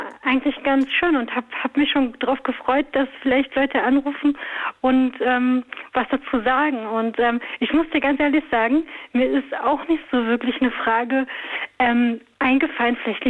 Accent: Berlin, Germany; Und ich komme ja aus Berlin.

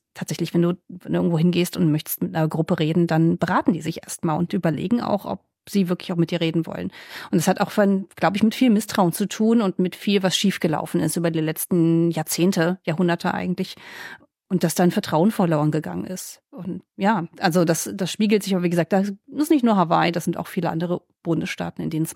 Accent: Hesse, Germany; Das fällt mir jetzt als Hessin so ein bisschen schwerer.

